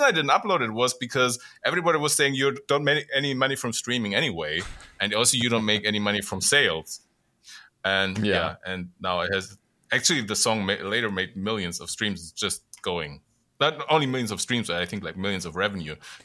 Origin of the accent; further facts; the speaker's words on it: Germany; English is a second language; I moved back to Germany from Los Angeles, and I was almost about like sort of quitting the music business. So I moved into a small village south of my hometown